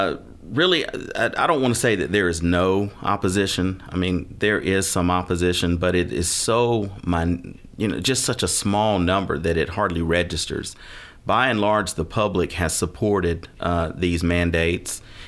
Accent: Villa Rica, Georgia, United States; we've been doing this since I was a kid, growing up in Villa Rica

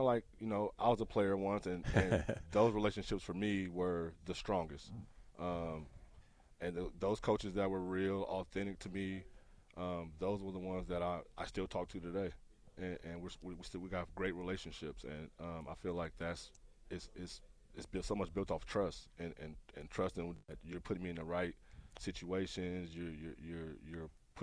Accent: Fresno, California, United States; I was I'm an East Side Fresno kid, Southeast Fresno.

